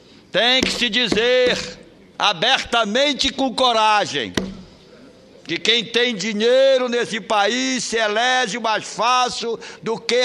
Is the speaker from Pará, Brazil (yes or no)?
yes; Pará, Brazil; agradecer ao povo da minha terra, aos paraenses, homens e mulheres